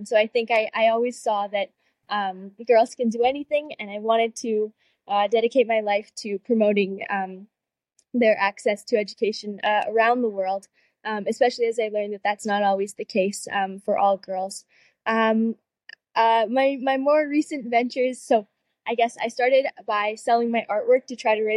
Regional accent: Vancouver, British Columbia, Canada; I am 19 years old and I'm from Vancouver, Canada.

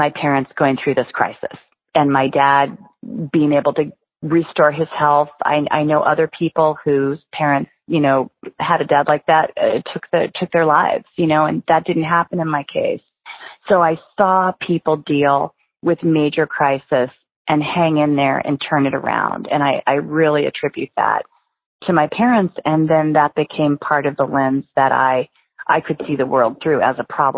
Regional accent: Tucson, Arizona, United States; Yes, and growing up in Tucson with a whole lot of sunshine too.

